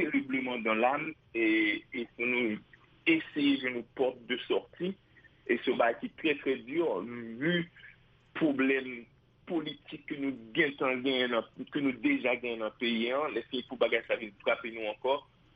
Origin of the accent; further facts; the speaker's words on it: Haiti; moi, en tant qu'haïtien, oui, ça t'a frappé, ça t'a dérangé, ça t'a bouleversé